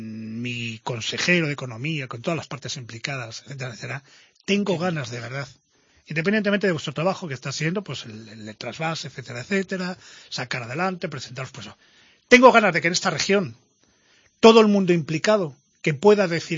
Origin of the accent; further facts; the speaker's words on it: Cantabria, Spain; Y como cántabro, que ahora quiero tocar